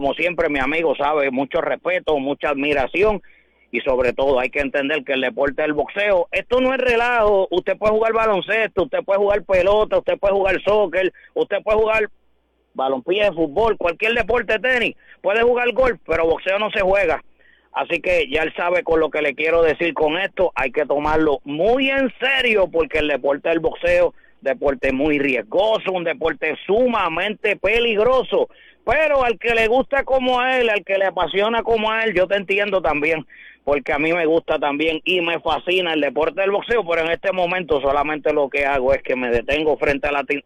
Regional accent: Puerto Rico; yo como boricua

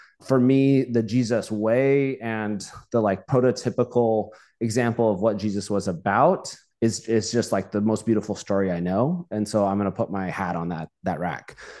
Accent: Bakersfield, California, United States; I'm from Bakersfield. Let's go. Actually, I don't, you know, I'm not there anymore.

